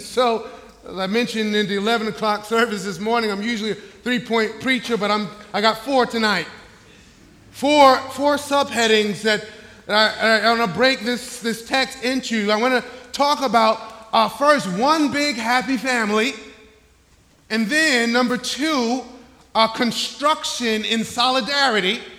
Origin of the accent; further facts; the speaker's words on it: Brooklyn, New York, United States; Howard Schultz grew up in my hometown of Brooklyn, New York, but under different circumstances than I did.